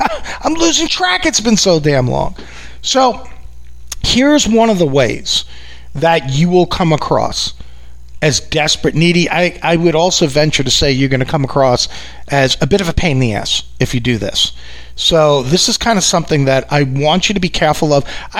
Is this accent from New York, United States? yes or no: yes; New York, United States; I come from New York, where I tell people it's actually rude not to give somebody the finger out where I live.